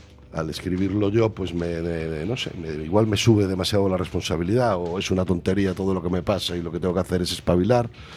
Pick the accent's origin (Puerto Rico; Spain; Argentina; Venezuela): Spain; Galicia; accent: Costa da Morte; aunque siga teniendo pues mi acento de aquí de A Costa de la Morte